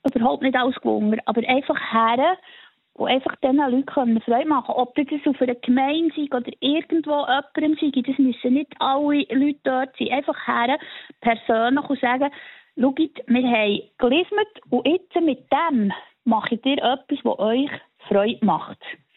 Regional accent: Bern, Switzerland; also bei uns im Emmental passiert es leider manchmal schon, dass irgendwie ein Haus abbrennt

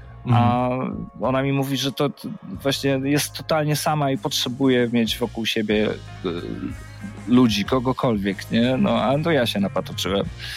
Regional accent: Płock, Masovian Voivodeship, Poland; bo ja pochodzę z Płocka

